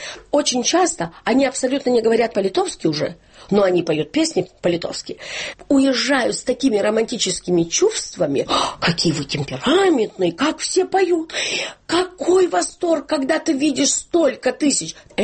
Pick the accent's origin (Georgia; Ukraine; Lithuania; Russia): Lithuania; Klaipėda, Klaipėda County; Russian is a second language; Выросла в Клайпеде. Я городской человек. Только все мои тети, дяди, все в деревне живут, в Жемайтии.